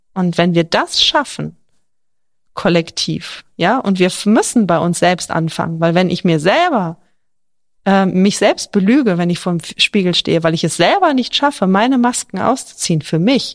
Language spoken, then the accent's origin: German; Cologne, North Rhine-Westphalia, Germany; born there; weil ich bin geboren in Köln